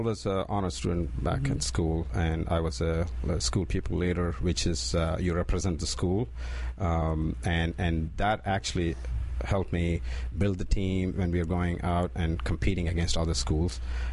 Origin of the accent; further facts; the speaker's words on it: India; moved away as an adult; now in United States; I'm from India.